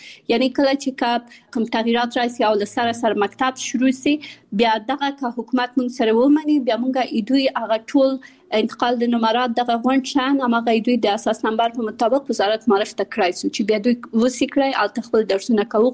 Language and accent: Pashto; Kabul, Afghanistan; born there; also born or lived in Pakistan